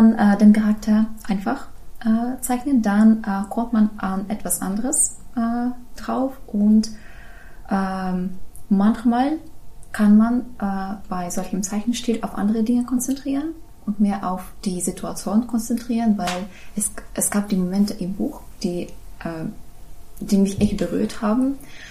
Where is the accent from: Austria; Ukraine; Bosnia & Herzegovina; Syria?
Ukraine; German is a second language; Ich komme aus der Ukraine und ich habe etwas miterlebt